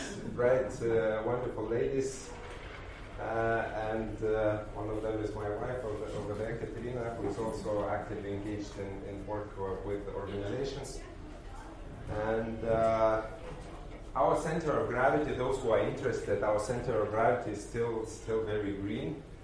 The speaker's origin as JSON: {"language": "English", "country": "Lithuania", "second_language": "English", "lives_now": "Ukraine", "said": "I'm coming from Lithuania, but now I live and work in Ukraine."}